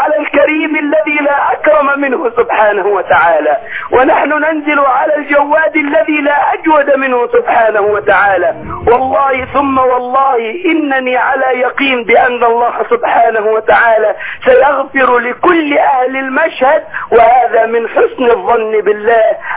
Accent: Egypt; أن يؤمن بلدنا مصر

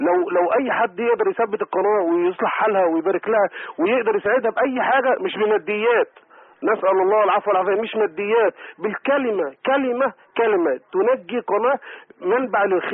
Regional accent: Egypt; احنا كمصريين

